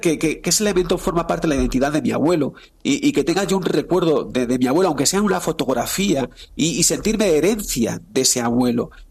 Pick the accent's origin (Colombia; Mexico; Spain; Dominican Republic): Spain; Extremadura; now in Madrid, Spain; nos sentíamos a veces avergonzados diciendo que somos extremeños en Madrid